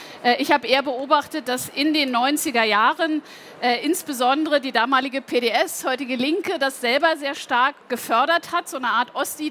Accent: East Germany, Germany; obwohl ich mich selber gar nicht vordergründig als Ostdeutsche definiere

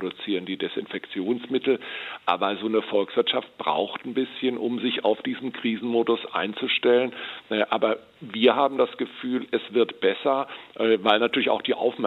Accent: Bonn, North Rhine-Westphalia, Germany; in meiner Heimatstadt Bonn

